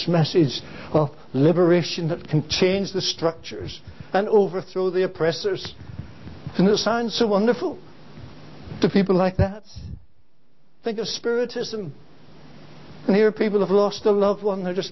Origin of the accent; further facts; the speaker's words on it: Belfast, Northern Ireland, United Kingdom; Now, as most of you know, I come from Belfast.